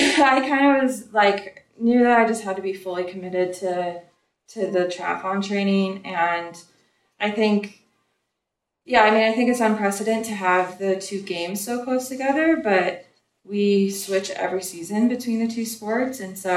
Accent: United States; I'm from the United States

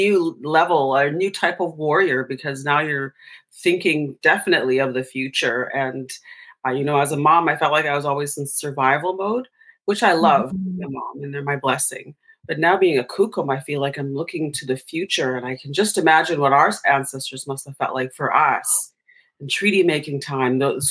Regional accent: Manitoba, Canada; English is a second language; now in Winnipeg, Canada; I speak the second language that I grew up with and as English. So I come from Ban Bonnaby Cree Nation. It's an isolated, beautiful community surrounded by beautiful, clean water still.

